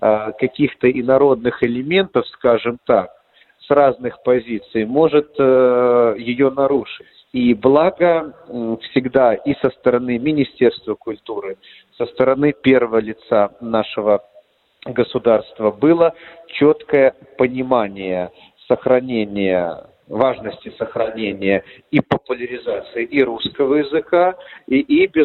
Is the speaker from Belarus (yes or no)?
yes; Belarus; кто мы, белорусы, как этнос, как нация